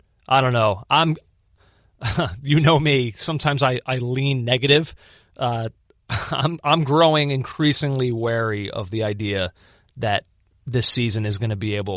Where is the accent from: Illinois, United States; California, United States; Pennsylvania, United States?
Pennsylvania, United States; Philadelphia; In 2008, I had never, as a Philadelphian, I was born in 1984. The last championship the city of Philadelphia won was in 1983 with the Sixers.